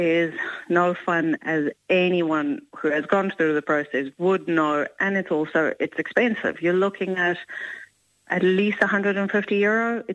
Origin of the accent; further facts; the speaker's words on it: South Africa; We're from South Africa.